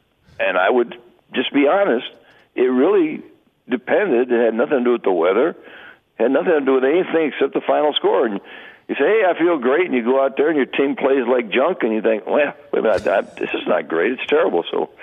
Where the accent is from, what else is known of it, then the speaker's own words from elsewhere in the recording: Tampa, Florida, United States; I was raised around Park, first in Ybor City. It was a place called Cascade, and then our family moved when I was 10 years old to West Tampa